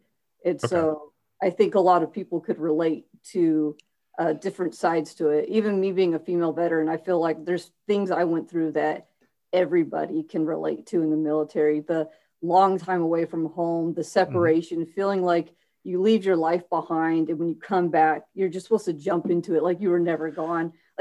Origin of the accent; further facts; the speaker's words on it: California, United States; I was a surfer kid because I grew up in Central California.